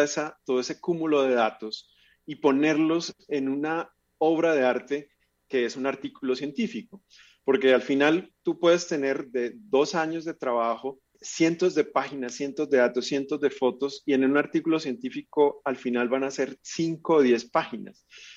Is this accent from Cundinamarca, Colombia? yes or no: no; Zapatoca, Santander, Colombia; born there; yo nací en Zapatoca, Santander, un pueblito cerca de Bucaramanga, sin embargo no soy tacaño como suelen conocer a los zapatocas.